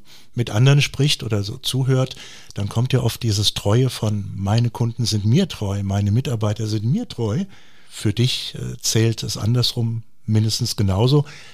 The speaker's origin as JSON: {"language": "German", "town": "Eppertshausen", "region": "Hesse", "country": "Germany", "said": "Ich komme ja aus Eppertshausen. Wir hatten damals 3 Bäcker zu meiner Zeit."}